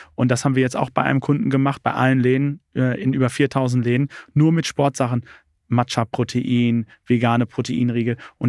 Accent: Dortmund, North Rhine-Westphalia, Germany; Ich bin Dortmunder Jung. Voll durch und durch.

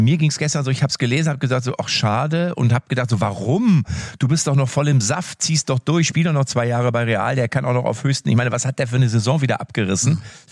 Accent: Lippstadt, North Rhine-Westphalia, Germany; ich komme ja aus Lippstadt, da heißt es Shownotes.

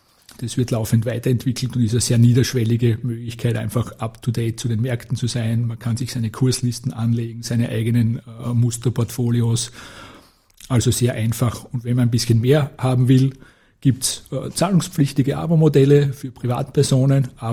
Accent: Styria, Austria; als Steirer bietet sich natürlich

